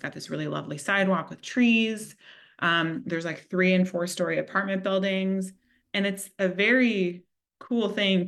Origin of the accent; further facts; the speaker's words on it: Los Angeles, California, United States; I grew up in Los Angeles. My entire life has been wrapped in highways.